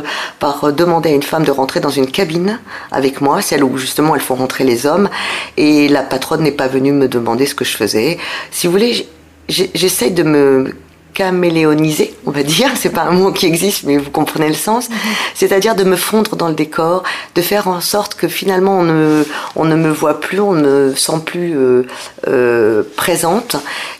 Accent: France; Je suis une femme et je suis française.

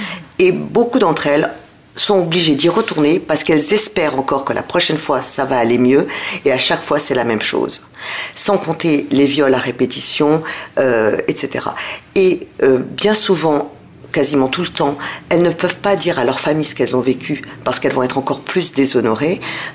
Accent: France; Je suis une femme et je suis française.

